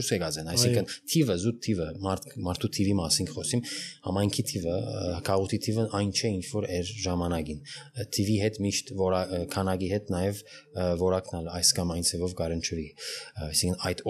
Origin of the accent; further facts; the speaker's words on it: Beirut, Beirut Governorate, Lebanon; Բեյրութը դուն է ի վերջո, այսինքն ես ադիչեմ ժխտեր։ Իմ դունս է, այսինքն իմ մանկությունս է, իմ բադանեկությունս է, իմ դագավին ծնողներս այնտեղ են, մեր բնակարանը այնտեղ է։